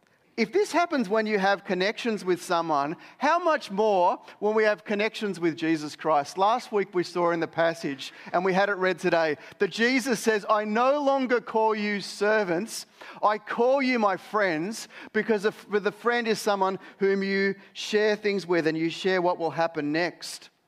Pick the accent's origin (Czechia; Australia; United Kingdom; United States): Australia; Maybe you've gone to a different culture where they're not as laid back as Australian, actually much more generous. No offense to us all